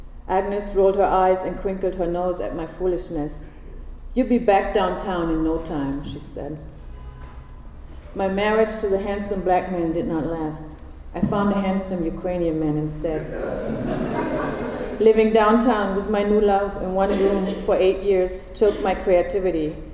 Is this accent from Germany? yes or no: yes; Germany; now in Harlem, United States; Thanks for the compliment. I'm from Germany. Recycling is a religion in my homeland.